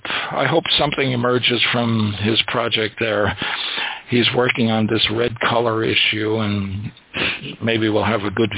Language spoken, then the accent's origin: English; New Jersey, United States; also born or lived in New York; Well, I'm from New Jersey also, but from New York before that.